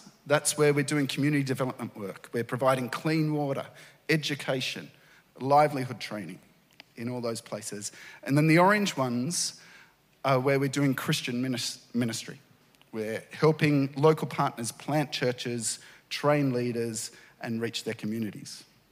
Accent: New South Wales, Australia; I come from Darkindjong country. That's the traditional name of the land just north of Sydney on the central coast of New South Wales.

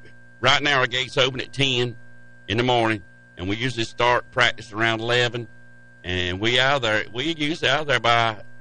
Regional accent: Cowpens, South Carolina, United States; And Cook's Transmissions out of Cowpens. All right. My hometown, Cowpens.

